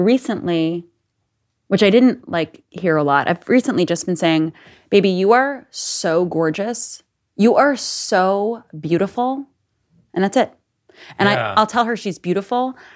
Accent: New York, United States; I grew up on Long Island in the 90s, and it was very – and with, like, Italians, not – Jews. I grew up with mostly Italians.

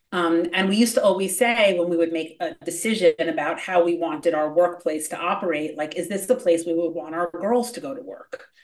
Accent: Hollywood, California, United States; For me, you know, I grew up in Hollywood, so it was sort of a war of attrition.

